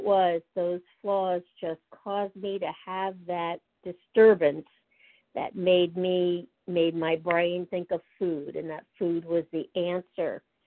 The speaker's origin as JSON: {"language": "English", "region": "New Jersey", "country": "United States", "said": "I'm from New Jersey."}